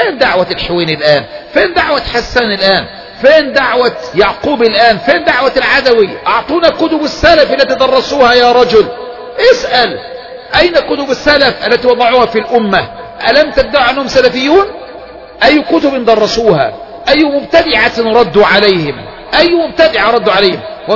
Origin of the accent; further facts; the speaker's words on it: Egypt; مثل ما فعل عندنا في مصر رجل